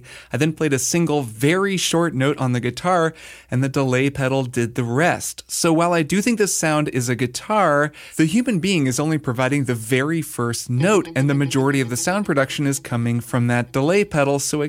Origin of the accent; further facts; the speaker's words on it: Portland, Oregon, United States; out of my hometown of Portland, Oregon.